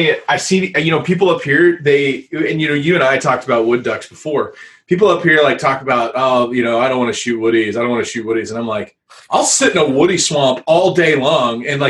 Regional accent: Tennessee, United States; also born or lived in Georgia / Florida; out east, I grew up in Tennessee, lived in Georgia, Florida

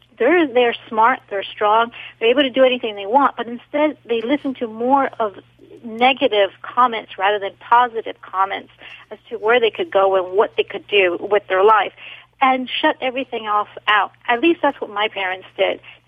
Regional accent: Ecuador; now in United States; I'm from Ecuador in South America.

